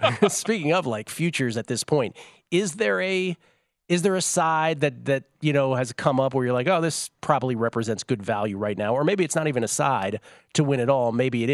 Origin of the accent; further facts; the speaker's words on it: United States; But as my American sensibilities, my biggest complaint about soccer broadcasting